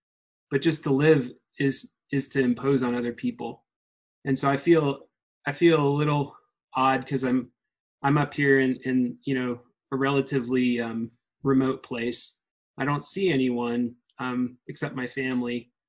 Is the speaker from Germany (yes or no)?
no; Keokuk, Iowa, United States; I want to talk a little bit about my background. I grew up in Keokuk, Iowa.